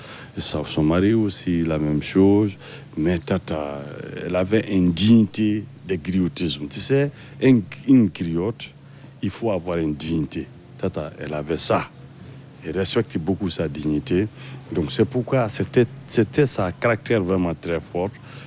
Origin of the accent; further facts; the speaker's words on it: Garana, Mali; French is a second language; je suis allé dans mon village, il y a un fleuve Niger qui passe chez nous, à Garana.